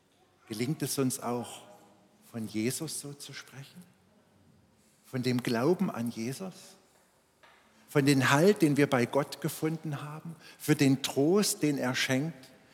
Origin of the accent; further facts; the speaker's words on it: Schneeberg, Saxony, Germany; ich bin in Schneeberg im Erzgebirge aufgewachsen in einer Pfarrersfamilie.